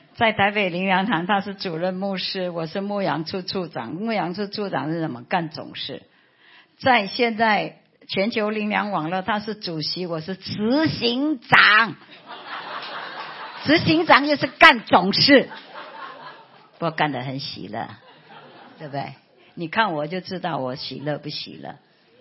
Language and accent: Chinese; Philippines; now in Taiwan; 我是菲律宾的华侨，神为着把最好的给我，把我从菲律宾带到台湾